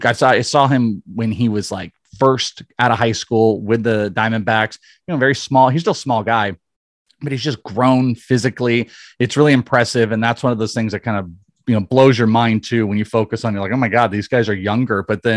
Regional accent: California, United States; now in Arizona, United States; I moved into the early 90s. I'm from the Bay Area. I grew up as an A's fan and a Giant, kind of a Giants fan, A's fan, that type of stuff, Bay Area stuff, and then moved out here.

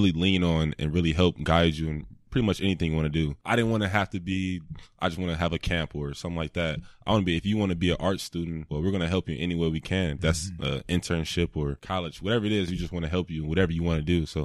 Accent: Cleveland, Ohio, United States; Yeah, I mean, just Cleveland is just my hometown. Cleveland is very close to my heart.

